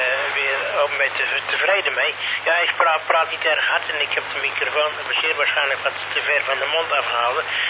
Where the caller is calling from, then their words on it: Westerbork, Drenthe, Netherlands; Ik kom uit Westerbork. Hoe is mijn signaal in Heerenveen? Over.